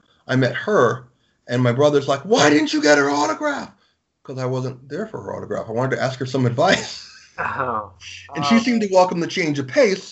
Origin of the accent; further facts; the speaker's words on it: Chagrin Falls, Ohio, United States; also born or lived in Cleveland; I was born in Cleveland. I grew up in a small tourist town, mostly white, called Chagrin Falls.